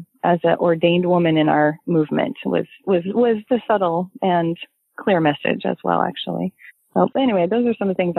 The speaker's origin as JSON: {"language": "English", "town": "Seattle", "region": "Washington", "country": "United States", "tie": "born or raised there", "said": "I mean, I grew up in Seattle, which is a pretty progressive city even at the time, and it's still pretty liberal."}